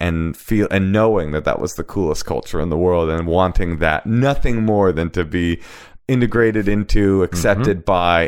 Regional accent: Oakland, California, United States; When I was growing up in Oakland, Oakland's primary bent, especially in the public school system, was keeping its head above water.

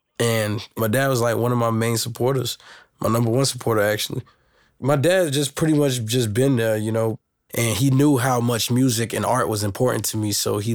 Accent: the South, United States; because like I'm from the South, so we're into most of the Southern culture and shit.

